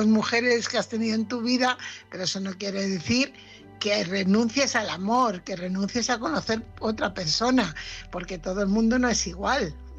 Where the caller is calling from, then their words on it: Fuenlabrada, Community of Madrid, Spain; corresponsal de Fuenlabrada.